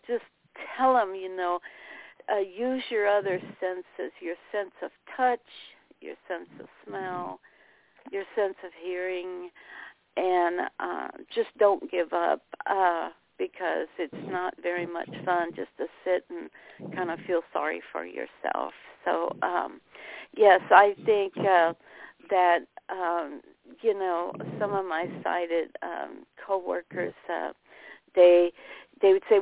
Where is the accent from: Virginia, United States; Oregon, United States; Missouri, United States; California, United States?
Missouri, United States; I'm from Missouri, and I just recently retired as a rehabilitation teacher.